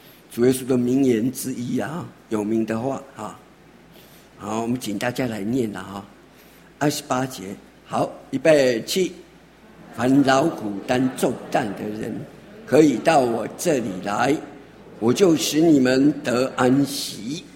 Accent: Taiwan; 讲容易，但是我们台湾人常说啊，这个人就是要超烦啦

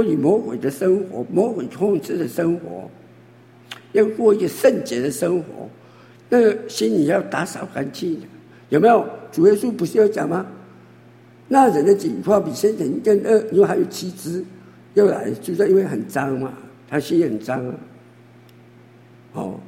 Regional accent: China; 尤其我们中国人的文化，大中华文化

